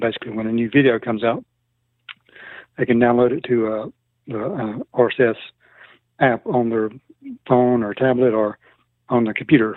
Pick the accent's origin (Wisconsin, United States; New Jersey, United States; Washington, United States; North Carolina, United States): North Carolina, United States; I'm from North Carolina.